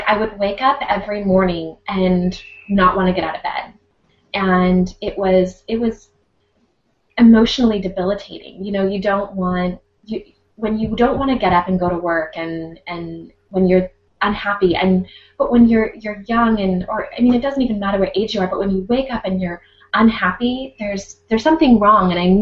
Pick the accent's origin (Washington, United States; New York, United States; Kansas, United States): Washington, United States; Sammamish; But I grew up in the Plateau in Sammamish, Washington, and went to, a pretty large high school, and then went off to WSU, which is Washington State University.